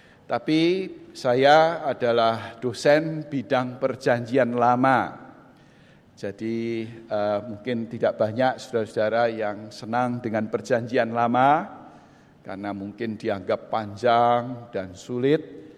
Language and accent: Indonesian; Surabaya, East Java, Indonesia; Nah, salah satunya saya dari GKI, tapi dari Sinode Wilayah Jawa Timur. Saya dilahirkan, dibesarkan di Surabaya. Jadi saya orang Surabaya, kalau nanti dalam khotbah gaya Suraboyonya muncul, mohon dimaafkan.